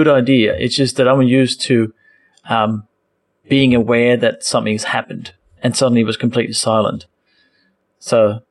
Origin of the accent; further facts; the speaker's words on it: Denmark; now in Australia; I'm a Danish guy living in Australia, but I still want Danish keyboard and Australian keyboard on my phone because I text my mum in Danish